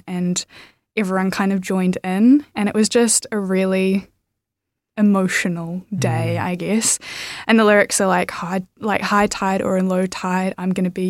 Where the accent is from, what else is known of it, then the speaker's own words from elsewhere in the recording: New Zealand; growing up in Aotearoa